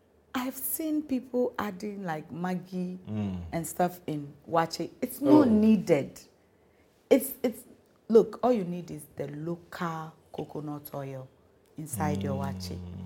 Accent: Ghana; growing up in Ghana, when Rawlings was in power, the streets were safer.

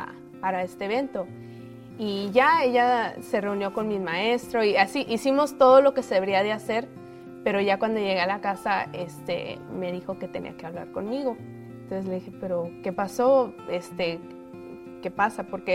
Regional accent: Torreón, Coahuila, Mexico; born there; Nací en Torreón, Coahuila.

